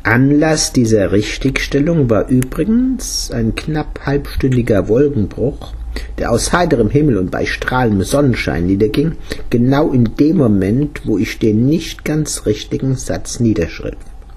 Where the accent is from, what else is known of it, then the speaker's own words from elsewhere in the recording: Großauheim, Hesse, Germany; Der Tambour-Major in den Festzügen der 50er Jahre in meinem Heimatort Großauheim.